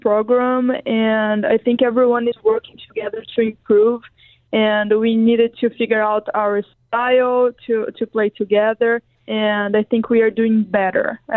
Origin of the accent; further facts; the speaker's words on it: Brazil; English is a second language; now in United States; because I'm from Brazil, so I'm away from my family